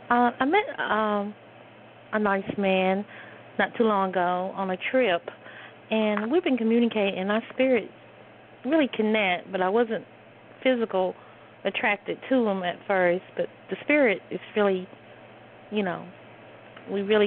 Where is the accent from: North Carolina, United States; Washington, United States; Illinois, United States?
North Carolina, United States; I'm from North Carolina.